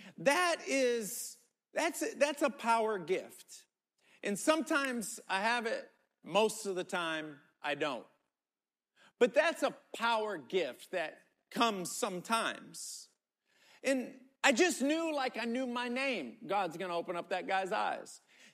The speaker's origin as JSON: {"language": "English", "country": "United States", "said": "I'm this American guy. They don't know me."}